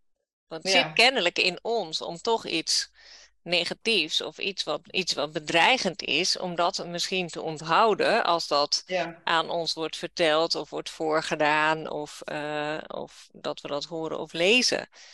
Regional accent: Netherlands; Maar ik ben wel Nederlandse.

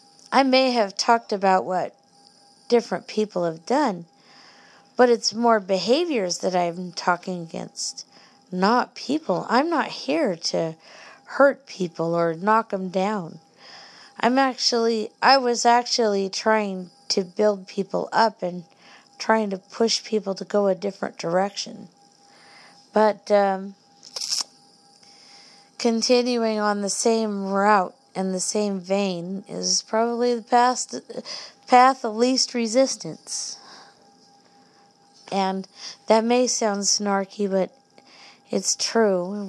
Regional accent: United States; You know, I'm an American.

